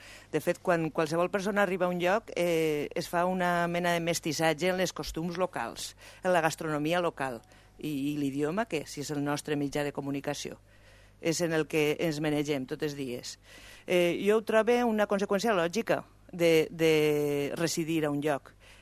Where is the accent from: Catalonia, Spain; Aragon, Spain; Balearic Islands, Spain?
Aragon, Spain; Zaragoza; Catalan is a second language; si no em diu algú al voltant meu que sóc de Saragossa